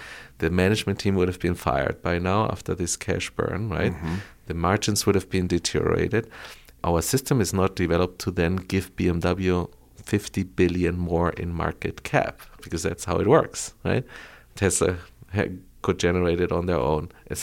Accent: Colombia; first language Spanish; English is a second language; as I was raised and I grew up in Colombia and South America, my mother tongue is Spanish, right?

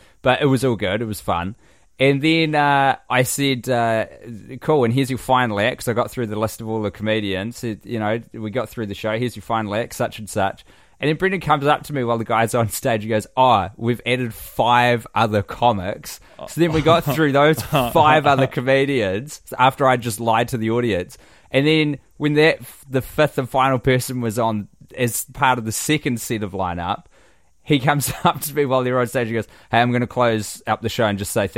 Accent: Canada; I am Canadian, and boy, do I love our sweet cheesy fries, gravy, love poutine.

